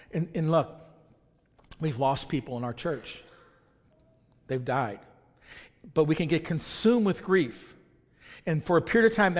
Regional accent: United States; we have a problem with, especially as American, if you've never been to a third world country, you know nothing about this, but if you've never been, if you're in America, it's hard to embrace discomfort.

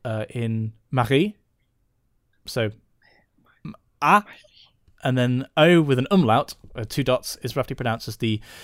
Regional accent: Sweden; accent: Swedish; He's actually attached an audio recording of how the sayings are supposed to be pronounced, albeit in my Swedish accent, which is a remnant of Eastern Danish rather than Swedish.

